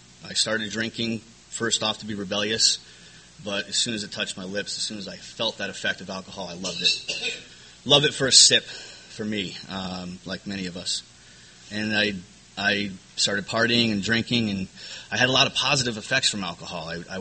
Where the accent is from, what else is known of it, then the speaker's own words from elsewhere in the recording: Connecticut, United States; born there; moved away; I guess originally I was born in Connecticut, so I'm an East Coast native.